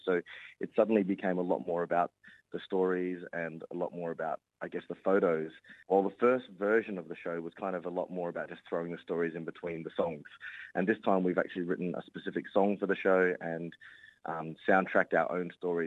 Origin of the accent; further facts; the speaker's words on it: Australia; how me and Joel have sort of conducted ourselves growing up in Australia.